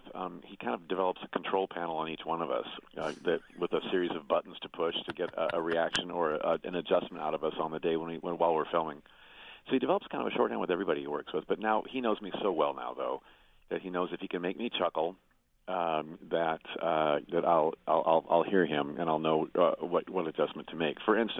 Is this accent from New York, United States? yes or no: no; Indianapolis, Indiana, United States; my hometown.